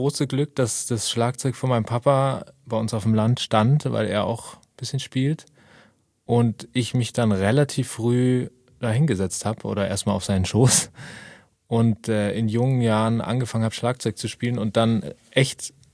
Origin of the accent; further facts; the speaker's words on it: Switzerland; Ich bin ja eigentlich Schweizer